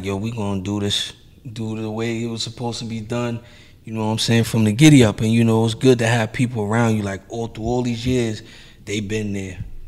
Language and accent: English; Hempstead, New York, United States; I'm from the hood. I done grew up around drugs and all kind of shit. You know what I'm saying? Growing up in Hempstead.